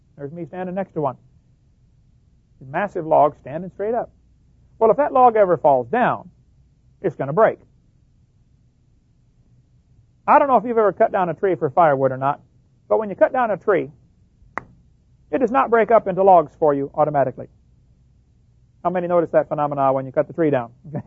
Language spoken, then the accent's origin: English; East Peoria, Illinois, United States; I grew up in East Peoria, Illinois. My dad used to take us all the time to the strip mines up north of northwest of Peoria